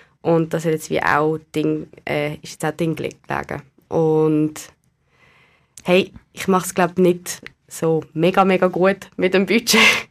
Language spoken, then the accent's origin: German; Basel, Basel-Stadt, Switzerland; der Vergleich zu anderen Kantonen, dass einfach ich mich als Baslerin mega glücklich schätze.